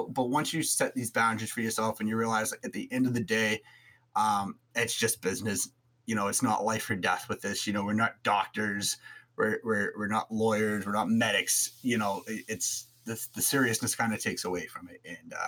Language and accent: English; Boston, Massachusetts, United States; So like I said in the last episode, so I grew up in Boston and I grew up in like an area and around people that, I don't know if I'm ever saying this, like you brushed everything under the rug